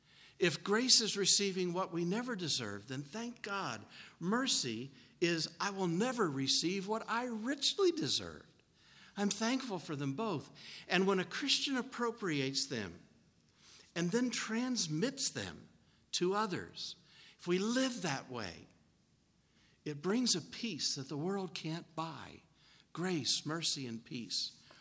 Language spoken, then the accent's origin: English; East Coast, United States; I don't live here. I'm from the East Coast.